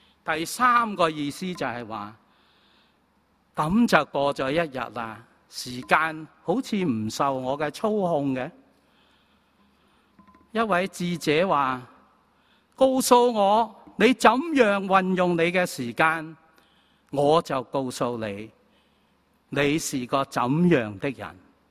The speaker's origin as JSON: {"language": "Cantonese", "region": "Guangdong", "country": "China", "said": "系我哋广东人讲嘅一句说话"}